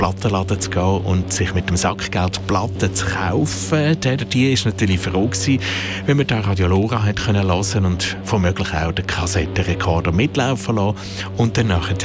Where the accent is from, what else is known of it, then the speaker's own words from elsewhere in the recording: Baden, Aargau, Switzerland; Im Kanton Aargau zum Beispiel, in Baden, wo ich aufgewachsen bin